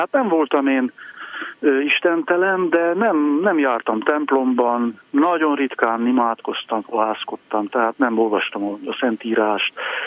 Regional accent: Lemhény, Covasna, Romania; also born or lived in Kézdivásárhely; Igen, a származásilag a magyar, mondjuk így, hogy a Kárpát-medencének a legkeletibb csücskében születtem, Kézdivásárhelyen, de Lemhényben, a 10 kilométerrel lévő fa

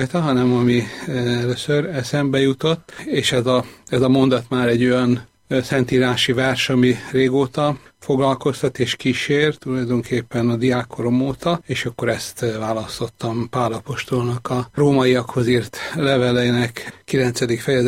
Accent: Balatonfűzfő, Veszprém County, Hungary; Vagy amikor 14 évesen gimnáziumba készültem, akkor sokat hecceltek, csúfoltak a volt osztálytársaim, otthon Balatonfűszön

